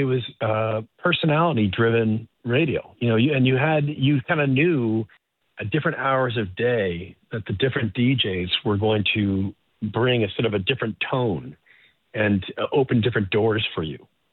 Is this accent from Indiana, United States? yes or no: no; Boston, Massachusetts, United States; I grew up in the Boston area. I was born in the mid-1960s